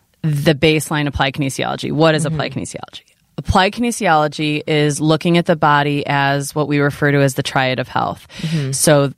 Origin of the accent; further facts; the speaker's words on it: Chicago, Illinois, United States; I'm from Chicago area in the northern suburbs